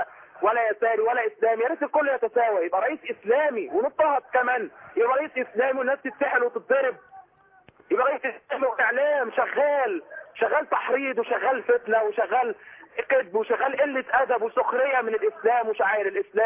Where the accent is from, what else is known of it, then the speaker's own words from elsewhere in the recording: Egypt; مش احنا مصريين؟